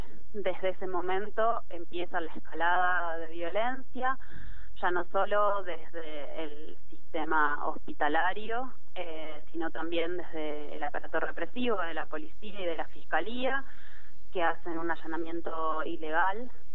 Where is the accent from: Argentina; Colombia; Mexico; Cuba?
Argentina; Bariloche, Río Negro; now in Buenos Aires, Argentina; Yo soy de Bariloche, pero estoy ahora en Buenos Aires.